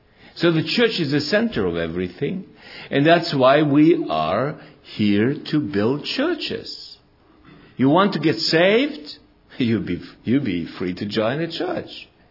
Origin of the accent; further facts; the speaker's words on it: Estonia; English is a second language; now in Germany; And when I finally married a Swabian girl, came here, and I come from Estonia, and I came here and I married a Swabian girl, a native German Swabian girl.